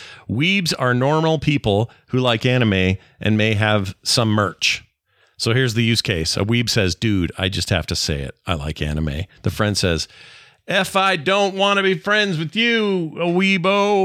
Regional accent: New Hampshire, United States; I'm originally from New Hampshire.

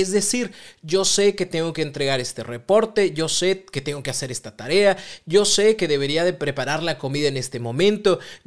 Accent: Mexico; Los mexicanos somos buenísimos para eso

